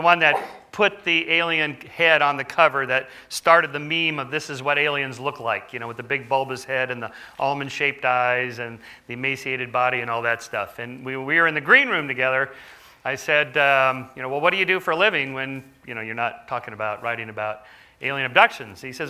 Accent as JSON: {"language": "English", "town": "Los Angeles", "region": "California", "country": "United States", "said": "Well, I'm from Los Angeles, so you can imagine I have an opinion about this myself."}